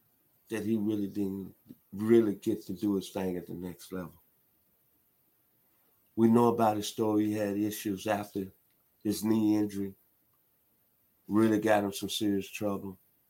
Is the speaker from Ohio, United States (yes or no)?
no; Tennessee, United States; from the University of Tennessee, my home state